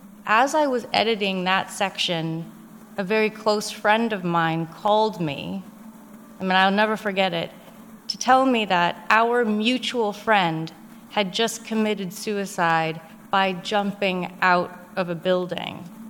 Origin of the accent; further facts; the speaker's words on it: United States; born there; their common language was English and I was born in America